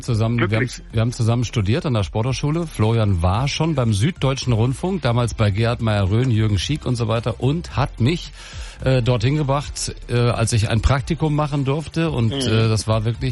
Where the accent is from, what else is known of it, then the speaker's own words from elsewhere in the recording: Northern Germany, Germany; Ich bin aus Norddeutschland vom Dorf, ja.